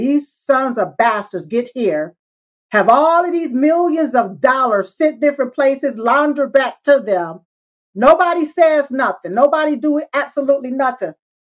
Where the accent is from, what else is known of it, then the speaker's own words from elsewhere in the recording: United States; born there; And I was born right here in America.